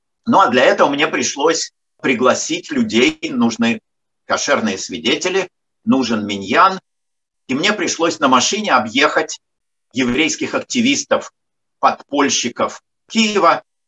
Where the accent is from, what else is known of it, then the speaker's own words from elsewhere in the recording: Moscow, Russia; Я москвич, ездил на Украину, у меня были друзья.